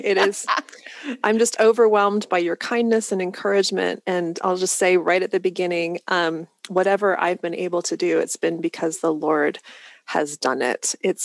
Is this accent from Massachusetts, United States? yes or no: no; Arcadia, California, United States; Yeah, so Arcadia, California, I'm a Southern California girl, which you would never know by looking at me.